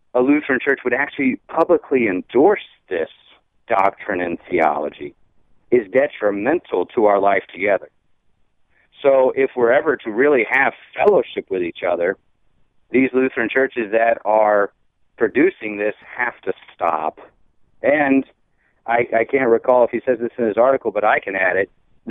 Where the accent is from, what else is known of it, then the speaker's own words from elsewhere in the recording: Georgia, United States; But I grew up in Georgia, and this is typical Southern Baptist ways